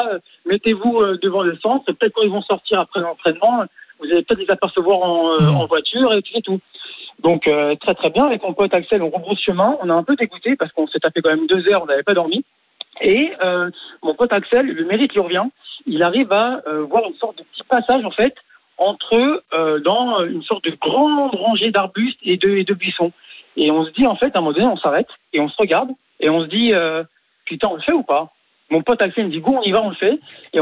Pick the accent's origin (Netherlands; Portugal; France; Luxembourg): France; Sevran, Île-de-France; on est de Sevran, on est bleu parisienne